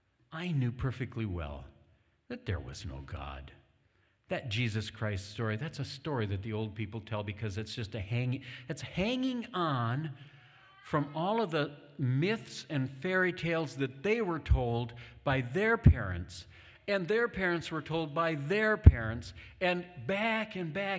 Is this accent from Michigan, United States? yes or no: yes; Michigan, United States; when I grew up in my town, where I grew up in Michigan, I attended a little church of about 500 people